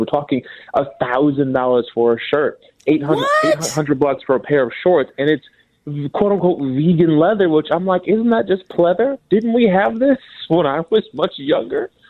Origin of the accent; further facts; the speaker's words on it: Minnesota, United States; I'm from Minnesota.